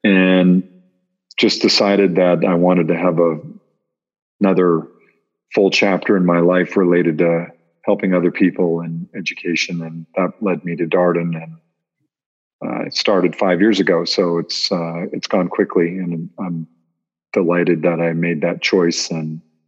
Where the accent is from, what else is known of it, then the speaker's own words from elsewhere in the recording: Alaska, United States; also born or lived in Maine / Boston, Massachusetts / Silicon Valley, California; But the brief story is that I was born in Maine and then raised in Alaska. We moved there when I was a kid, and then studied in Boston